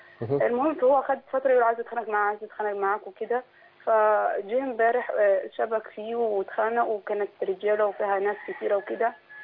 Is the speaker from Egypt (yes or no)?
yes; Upper Egypt, Egypt